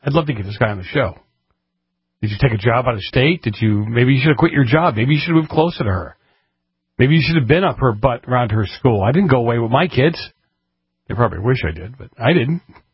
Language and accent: English; Boston, Massachusetts, United States; I grew up in Boston. I know what it's like.